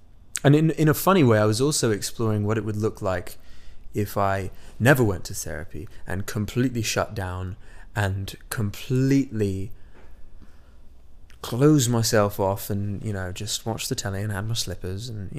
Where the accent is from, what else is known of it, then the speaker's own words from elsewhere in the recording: Midwest, United States; this tragedy that had happened in my hometown, where I was born in the Midwest, believe it or not.